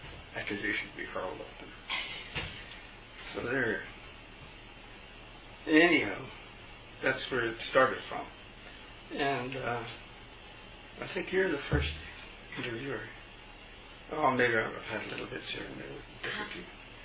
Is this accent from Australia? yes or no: no; Ireland; born there; moved away as an adult; Yeah, well, I was born in Ireland.